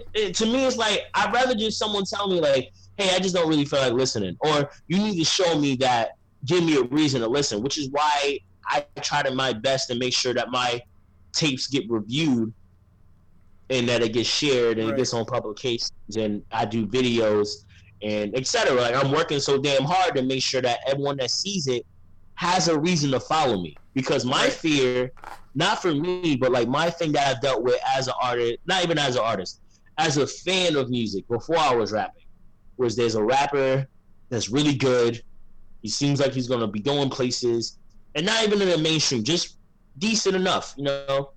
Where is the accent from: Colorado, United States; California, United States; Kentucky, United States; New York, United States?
New York, United States; Brooklyn; because, you know, I grew up in Brooklyn.